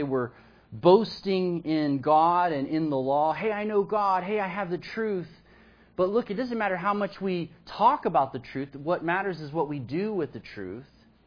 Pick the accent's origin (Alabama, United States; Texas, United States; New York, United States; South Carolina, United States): Texas, United States; And of course, I grew up in Texas, so I love guns.